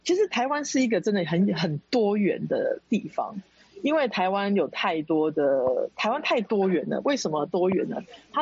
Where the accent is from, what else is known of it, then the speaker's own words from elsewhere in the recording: Canada; 那我觉得这点是从跟我小时候在加拿大长大不一样